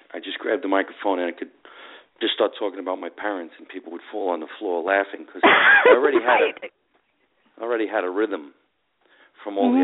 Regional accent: Scotch Plains, New Jersey, United States; I was born in Jersey City. I grew up in Scotch Plains.

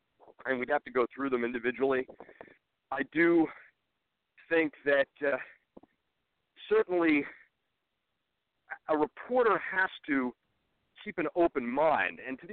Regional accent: New Jersey, United States; I'm from New Jersey, but I started in Wyoming as a prison reporter.

